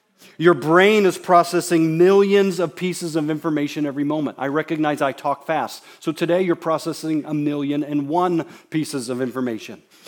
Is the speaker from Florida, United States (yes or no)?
yes; Florida, United States; also born or lived in Naples / Fort Myers; I mentioned that I'm from Florida, lived on the Gulf Coast, at Naples, Fort Myers, and we would go see sunsets.